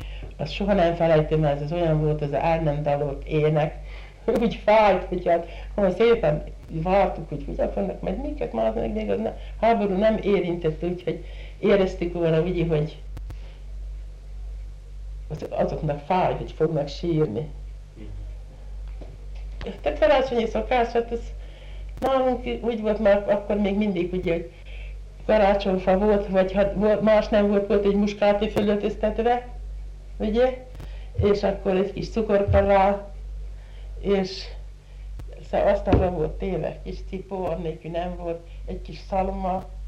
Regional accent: Taksony, Pest, Hungary; born there; Taksonyon születtem, 68

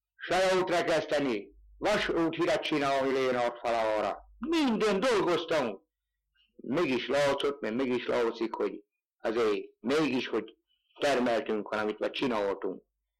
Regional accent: Hanva, Banská Bystrica Region, Slovakia; Hanvanról. 1924-ben születtem, Afrikó 7-én.

